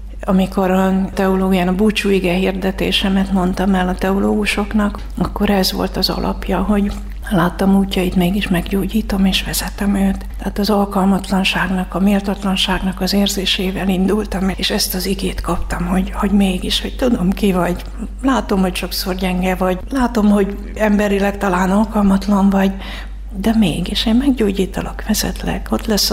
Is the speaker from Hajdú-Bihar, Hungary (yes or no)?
yes; Debrecen, Hajdú-Bihar, Hungary; Hát én Debrecenben nőttem föl, és az egy kis gyülekezet.